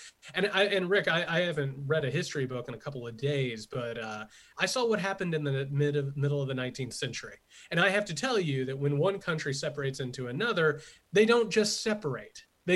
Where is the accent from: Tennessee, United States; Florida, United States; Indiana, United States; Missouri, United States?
Indiana, United States; now in Georgia, United States; I come from Indiana. I currently live down in Georgia. My family are factory workers, laborers, miners, those types of things.